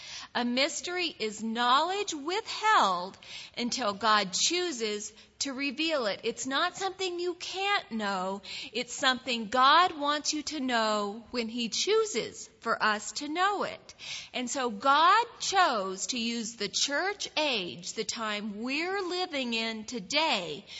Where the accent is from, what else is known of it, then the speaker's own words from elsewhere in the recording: Texas, United States; I'm from Texas.